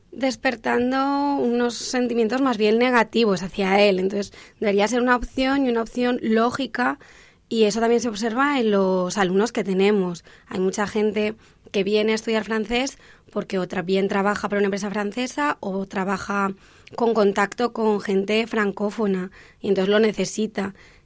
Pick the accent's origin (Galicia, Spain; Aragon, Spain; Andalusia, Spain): Aragon, Spain; Zaragoza; yo soy de Zaragoza. Uh-huh. Y allá hay un colegio que es el Collège Molière, que es de la misión laica francesa, que pertenece al Ministerio francés. Y entonces yo estudié ahí desde los 3 años hasta los 16